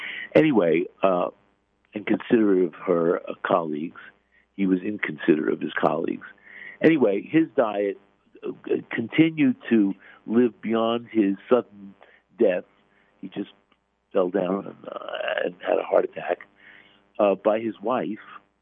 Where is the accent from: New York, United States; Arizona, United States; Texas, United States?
New York, United States; Brooklyn; from a Brooklyn-based, I grew up in Brooklyn, a Brooklyn-based diet doctor named Stillman